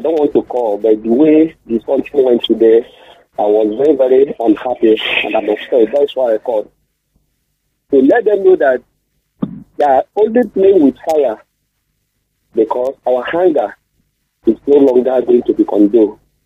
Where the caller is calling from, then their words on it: Kogi, Nigeria; I'm calling from Kogi Central.